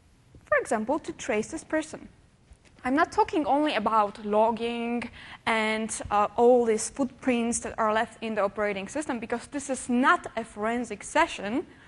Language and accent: English; Poland; English is a second language; I am from Poland.